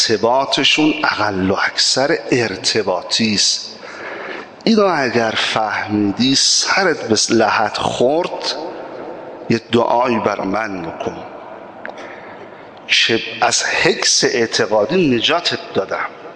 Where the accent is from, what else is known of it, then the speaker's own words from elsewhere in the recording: Tehran, Tehran Province, Iran; من که اهل تهران هستم